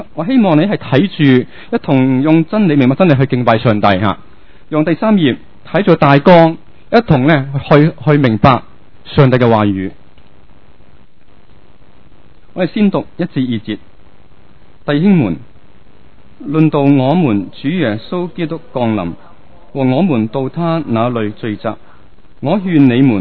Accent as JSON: {"language": "Chinese", "country": "China", "said": "即是我们中国人呢阴阳是要平衡要整全"}